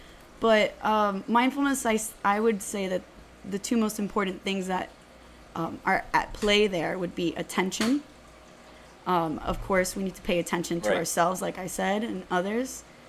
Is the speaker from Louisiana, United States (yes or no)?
no; Miami, Florida, United States; I was born and raised here in Miami, so 305 till I die.